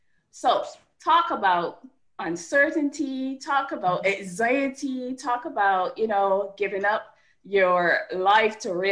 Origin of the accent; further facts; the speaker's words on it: Barbados; now in United States; as you can tell from my accent, I'm not originally from the US. I'm from Barbados, lovely island in the Caribbean.